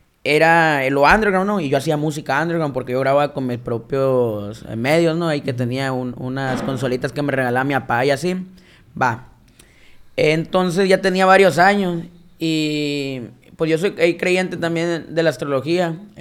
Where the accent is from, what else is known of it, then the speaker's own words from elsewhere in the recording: Caborca, Sonora, Mexico; se miraba bien bonito Caborca, que es de donde yo soy, güey, las luces.